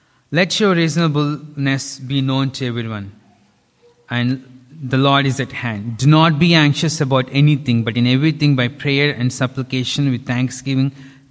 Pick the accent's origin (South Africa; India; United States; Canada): India; English is a second language; I'm from India, and I know what the hardships I face.